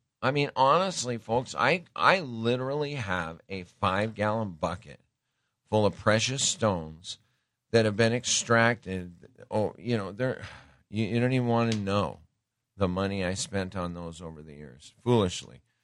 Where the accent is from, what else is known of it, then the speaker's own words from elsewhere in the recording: Montana, United States; I can tell you from growing up in Montana and being exposed to cattle ranches, you don't want to get into livestock.